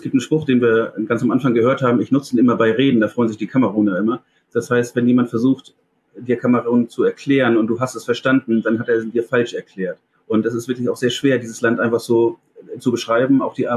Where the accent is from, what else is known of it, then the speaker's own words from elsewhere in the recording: South Africa; Also ich bin in Südafrika aufgewachsen, habe da auch nochmal gearbeitet